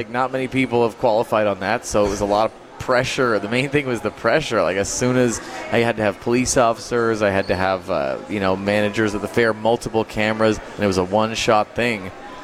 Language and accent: English; Canada; I grew up in Canada, so I'm Canadian